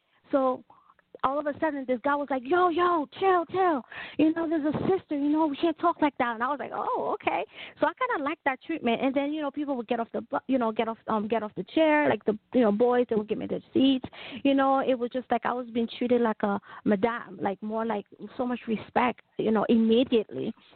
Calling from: Pennsylvania, United States; I'm calling from Pennsylvania.

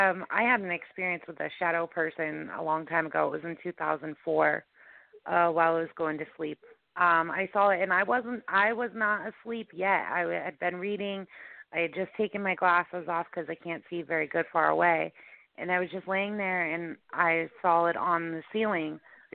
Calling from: Pennsylvania, United States; I'm calling from Pennsylvania.

